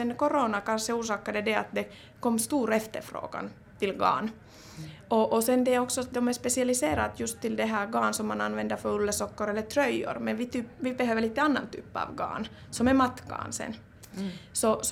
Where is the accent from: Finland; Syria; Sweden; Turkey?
Finland; Kokkola, Central Ostrobothnia; jag är uppvuxen där i Karleby